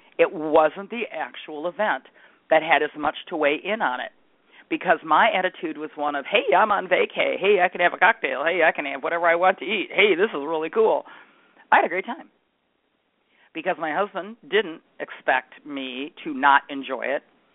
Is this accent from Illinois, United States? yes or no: no; Michigan, United States; If you ever get a chance to visit Michigan, which is my home state, please do.